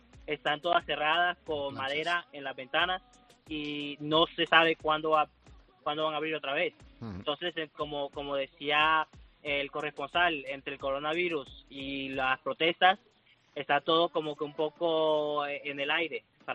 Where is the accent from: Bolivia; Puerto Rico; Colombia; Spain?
Colombia; yo soy de Colombia, mitad de mi familia es de piel blanca, mitad de familia es de piel oscura. Entonces, aquí muchas personas me han identificado a veces como medio afroamericano